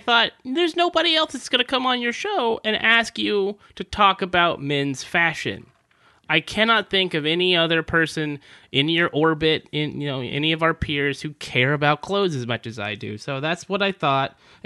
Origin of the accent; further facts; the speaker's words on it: California, United States; Yeah, you know, I grew up in California where it's quite casual. Where people wear shorts and things all the time.